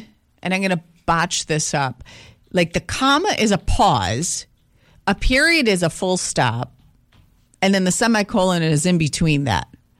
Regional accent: United States; I was born and raised in America, and I don't understand that definition.

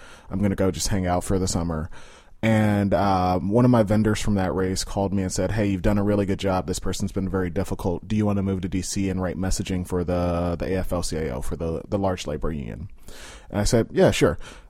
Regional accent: Chicago, Illinois, United States; I grew up in Austin. So I grew up at about North and Cicero.

